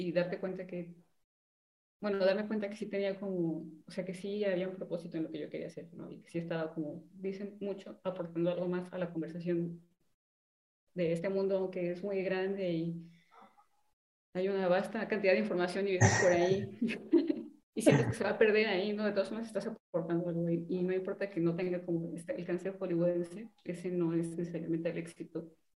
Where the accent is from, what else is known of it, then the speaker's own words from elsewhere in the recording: Guadalajara, Jalisco, Mexico; yo soy de Guadalajara, no de Ciudad de México